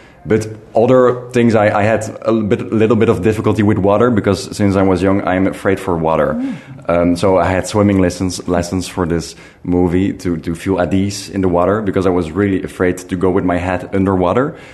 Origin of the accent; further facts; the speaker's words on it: Netherlands; I was raised up in the Netherlands. I'm Belgian because my whole family is Belgian.